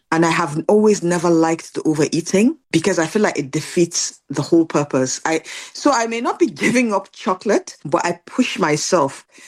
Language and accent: English; Nigeria; And growing up in Nigeria and with Christian friends, and even now has shown me